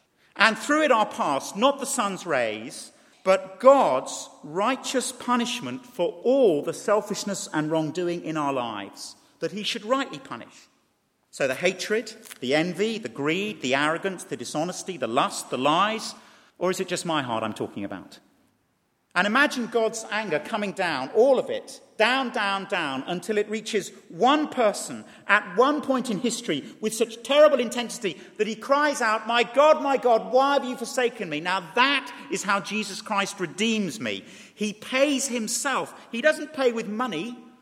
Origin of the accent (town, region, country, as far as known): DR Congo; born or raised there; also born or lived in Chile / Uganda